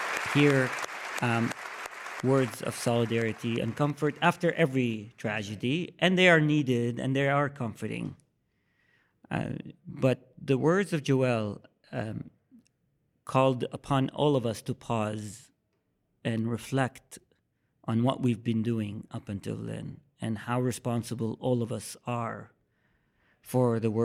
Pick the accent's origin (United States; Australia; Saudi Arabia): Saudi Arabia; moved away as an adult; also born or lived in Syria; now in Canada; Grew up between Saudi and Syria and came to Canada on my own when I was 19.